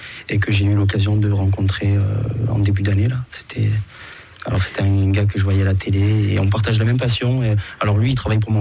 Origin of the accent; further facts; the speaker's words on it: Manosque, Provence-Alpes-Côte d'Azur, France; now in Nièvre, France; Je viens des Gorges du Verdon. Je suis né à Manosque, oui. Dans une formidable et très belle région.